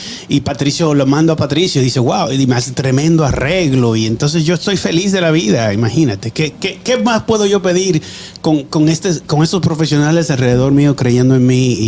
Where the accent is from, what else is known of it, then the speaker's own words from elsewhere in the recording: La Vega, Dominican Republic; Yo soy de La Vega, República Dominicana, del Cibao, para la gente que no escucha de fuera.